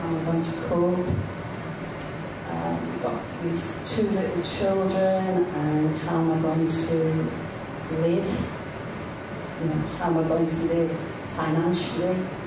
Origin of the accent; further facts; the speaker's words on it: Penrith, North West England, United Kingdom; I was brought up in Penrith, and at the time that the accident happened, we lived in Carlisle, but I kept going to the Methodist Church whenever I was at my mother's